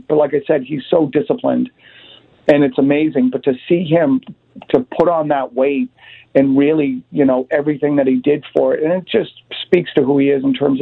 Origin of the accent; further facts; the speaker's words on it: Boston, Massachusetts, United States; Yep. No, we're from Dorchester, from Boston.